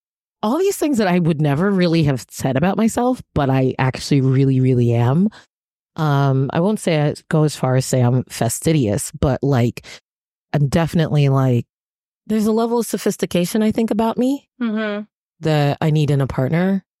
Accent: Hoboken, New Jersey, United States; You know, well, I'm from Hoboken.

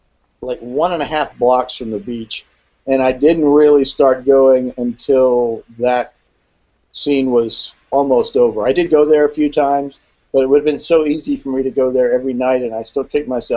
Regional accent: Austin, Texas, United States; So the whole family moved down here. I was 4 years old at the time.

